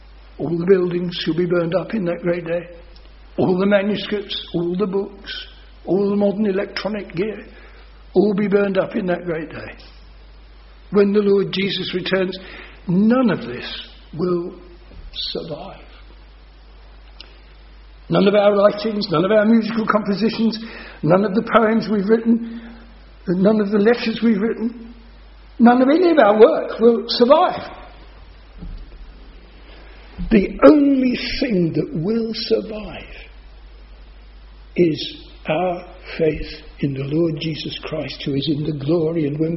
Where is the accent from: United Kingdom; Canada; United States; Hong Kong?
United Kingdom; London; I'm a Londoner, and I've had ministries in London.